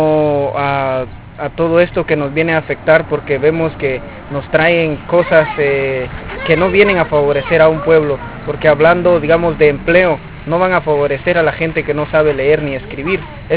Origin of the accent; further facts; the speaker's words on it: Sacapulas, Quiché, Guatemala; soy de Zacapulas, el Quiché.